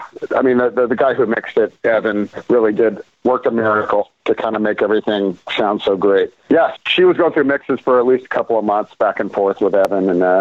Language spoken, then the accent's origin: English; Houston, Texas, United States; moved away as an adult; now in California, United States; I became a rock journalist in my hometown of Houston